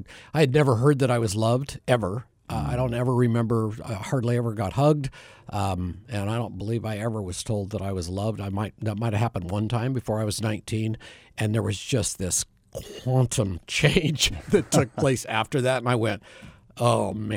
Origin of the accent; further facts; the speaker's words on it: Bend, Oregon, United States; No, I'm actually a Northwesterner, not on the East Coast, but on the West Coast. So I was born and raised in Bend, Oregon.